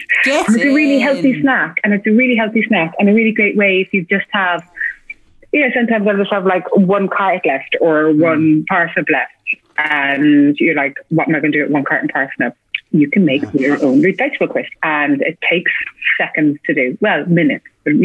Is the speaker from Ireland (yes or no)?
yes; Ireland; accent: Irish; It's just my Irish accent.